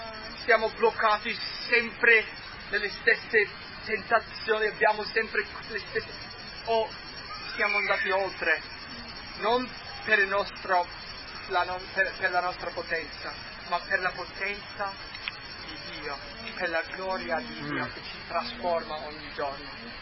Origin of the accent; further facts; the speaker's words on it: United States; first language English; Italian is a second language; Io sono americano, sono madrelingua inglese